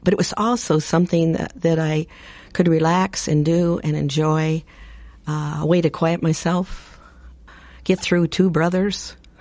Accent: Boone, Iowa, United States; I grew up in Boone, Iowa, mostly, in just 15 miles away from Ames, and then came over here to Iowa State.

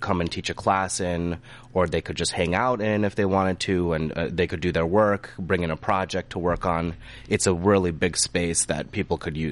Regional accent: Ames, Iowa, United States; I grew up in Ames here. I'm 29.

